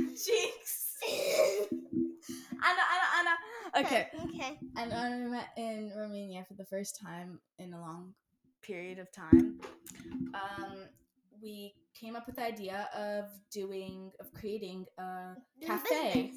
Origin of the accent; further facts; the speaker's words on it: Canada; I'm 12, and I'm from Canada.